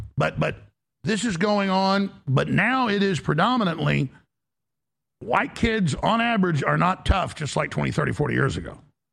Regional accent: Dallas, Texas, United States; This was going on when I grew up in Dallas.

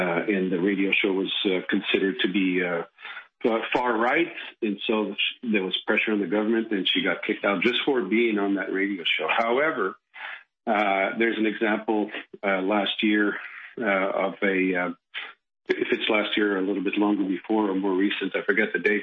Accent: Canada; also born or lived in Europe

